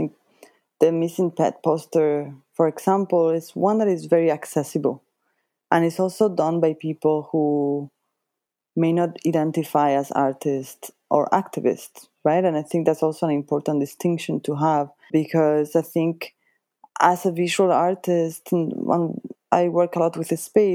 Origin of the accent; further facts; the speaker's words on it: Toronto, Ontario, Canada; I'm coming from Toronto for this exhibition.